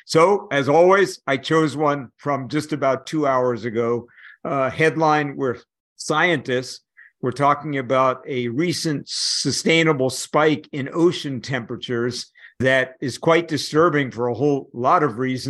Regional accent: New York City, New York, United States; I grew up in New York City, really had almost no experience of being in true nature because our family wasn't very rich and we really couldn't travel to big nature.

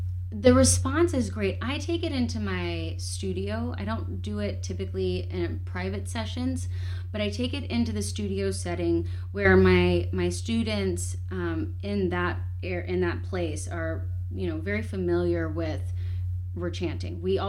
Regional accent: Austin, Texas, United States; I'm from Austin.

